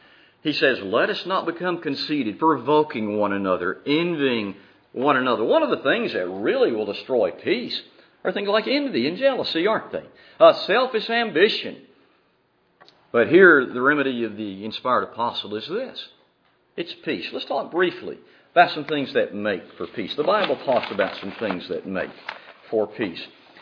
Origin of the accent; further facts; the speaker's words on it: Mississippi, United States; he used to come and hold gospel meetings where I was growing up in Mississippi.